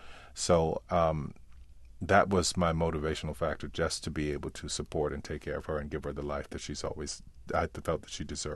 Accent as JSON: {"language": "English", "town": "New Orleans", "region": "Louisiana", "country": "United States", "tie": "born there", "said": "And are surprised that I don't have the accent. I think that is a part of always knowing that even though I was born there"}